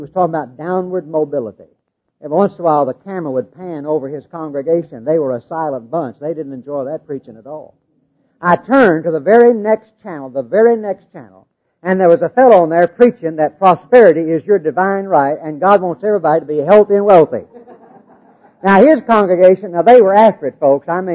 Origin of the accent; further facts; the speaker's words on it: Arkansas, United States; I grew up in Arkansas